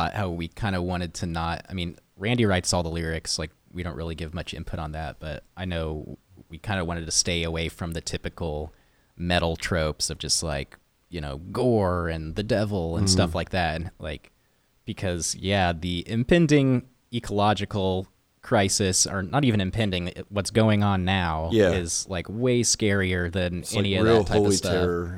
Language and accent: English; Oklahoma, United States; I feel it kind of fits our music a little bit though, of weird, dark nihilistic stuff, and we're from Oklahoma, and it's just kind